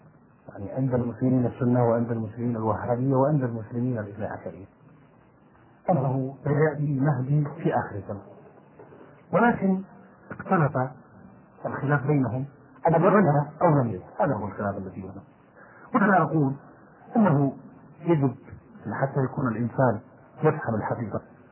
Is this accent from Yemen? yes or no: yes; Yemen; هذه مسألة ثابتة حتى أنه نحن عندنا في اليمن